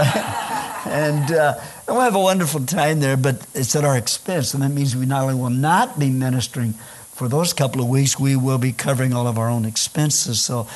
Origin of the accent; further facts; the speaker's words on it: Illinois, United States; moved away as an adult; now in New Zealand; And so my wife and I were born in the States. My wife is actually grew up in Hammond, Indiana. And I grew up in Illinois.